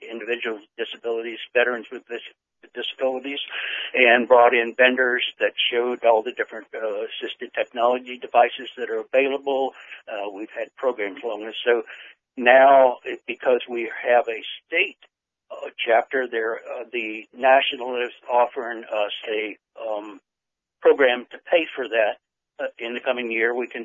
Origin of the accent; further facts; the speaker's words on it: Hyde Park, Vermont, United States; from Hyde Park, Vermont.